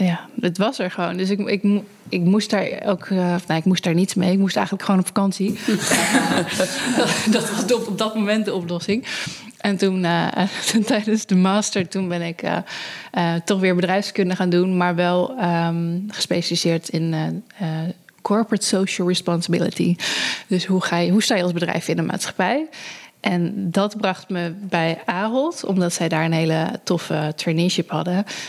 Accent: Friesland, Netherlands; moved away as an adult; also born or lived in Groningen; 35 jaar en opgegroeid, geboren in Friesland. Heel klein dorpje. En vanuit daar ben ik naar Groningen gegaan om bedrijfskunde te studeren.

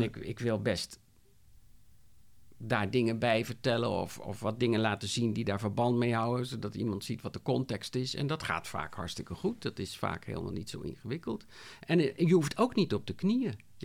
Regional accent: Rotterdam, South Holland, Netherlands; Ik ga wel naar Rotterdam-Zuid, ik kom uit Rotterdam.

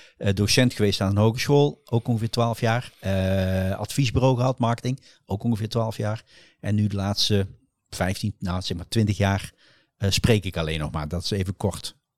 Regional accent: North Brabant, Netherlands; Ik ben Brabander. Marketingman. Heel kort gezegd. Schrijf boeken. Geef presentaties. Ben inmiddels ook redelijk oud. Ik hoop binnenkort 73 te worden.

